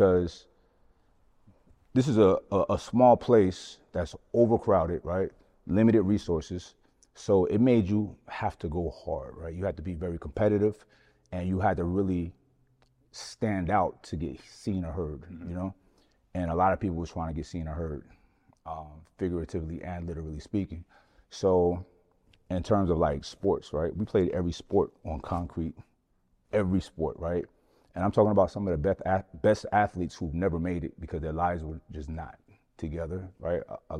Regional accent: Brooklyn, New York, United States; I'm from Brooklyn, New York. We call it the Planet Medina. It's a place that I think that my genesis, my upbringing, me being from Brooklyn gave me a lot of confidence, right?

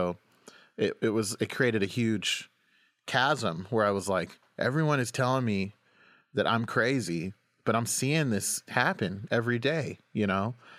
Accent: Oklahoma, United States; I grew up in Oklahoma, where there was a lot of violence, you know, towards like black folks and people of color and queer folks.

